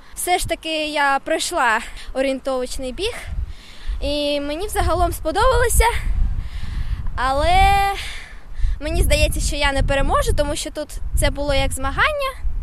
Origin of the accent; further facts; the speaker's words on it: Odesa, Odesa Oblast, Ukraine; мені 12 років. Я з України, з Одеси.